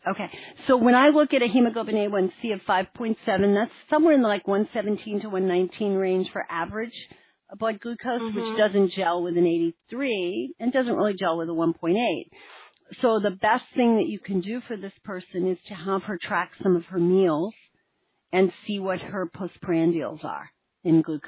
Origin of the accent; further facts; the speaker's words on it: Austin, Texas, United States; I'm from Austin, so.